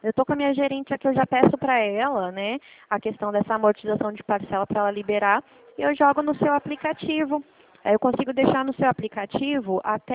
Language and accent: Portuguese; São Paulo, Brazil; born there; É que eu nasci mesmo em São Paulo, né? Minha família toda, ela é de São Paulo, capital mesmo, né?